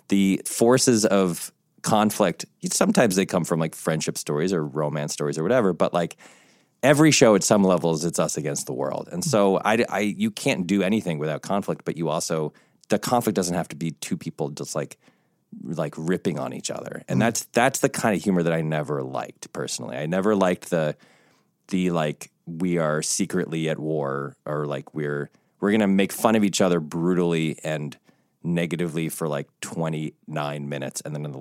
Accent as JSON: {"language": "English", "region": "Connecticut", "country": "United States", "tie": "born or raised there", "said": "You know, they were in Chicago and I grew up in Connecticut, but like, it's essentially the same, the kind of high school cliques and the this and the that, and everybody's white."}